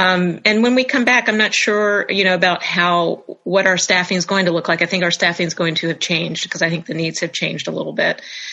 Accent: Jacksonville, Florida, United States; and I grew up in Jacksonville, and the first real stage that I ever worked on was when I was 16 years old

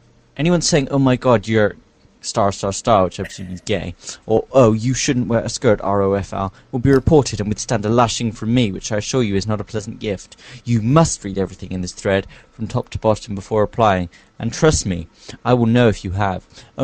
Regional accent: England, United Kingdom; Originating from England, I cannot confess to being a Scot, because I would be lying.

